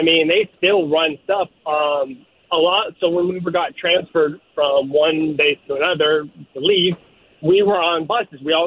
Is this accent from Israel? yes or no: no; United States; You know, I'm originally from the Washington area, so I'm used to maybe maxing out at 80, 90 degrees for like a week.